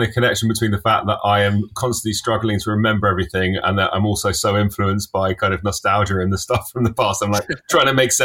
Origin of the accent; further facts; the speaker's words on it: Finchley, London, United Kingdom; because I grew up in Finchley in North London